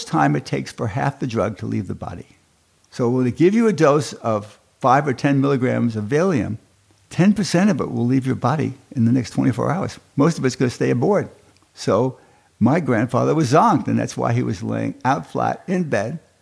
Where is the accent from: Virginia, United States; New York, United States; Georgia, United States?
New York, United States; Brooklyn; I'm a Jew from Brooklyn, and I pronounce things in a different way.